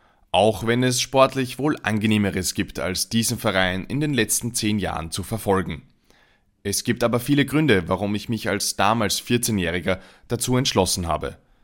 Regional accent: Vienna, Austria; für mich als Wiener

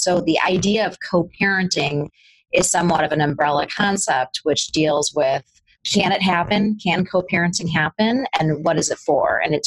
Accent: Glencoe, Illinois, United States; And I grew up in Chicago in the northern suburbs in Glencoe, went to New Trier, went to the University of Michigan, and got my degree at Chicago Kent. But now I live downtown.

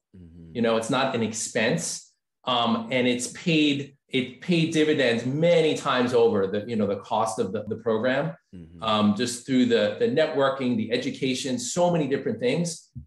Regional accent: New York, United States; also born or lived in California; I'm Italian from New York. You guys are Italian from New York, really down to earth, like me.

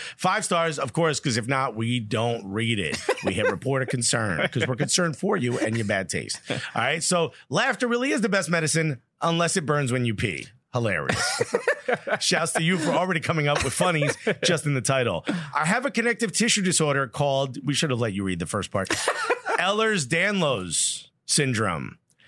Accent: New Jersey, United States; He's like, Jersey originally. I was like, oh, me too. He's like, oh, yeah, blah, blah. I was like, I'm Cuban.

